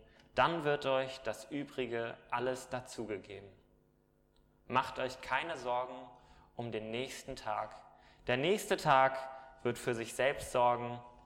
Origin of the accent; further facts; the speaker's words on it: Braunschweig, Lower Saxony, Germany; Mach das bitte in der Heimat, ich komme aus Braunschweig und such da eine Location.